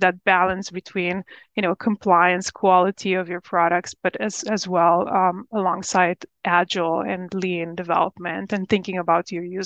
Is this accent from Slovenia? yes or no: yes; Slovenia; now in United States; I was coming from Slovenia in Europe. It was a socialist country where I really was aspiring to do more, to get more opportunities in life.